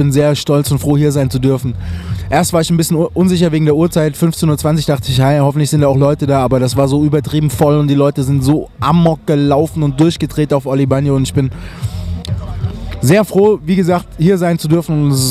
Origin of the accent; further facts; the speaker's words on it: Aschaffenburg, Bavaria, Germany; also born or lived in Heidelberg; now in Cologne, Germany; geboren 77 in Heidelberg. Ich bin aufgewachsen in Aschaffenburg, wohne in Köln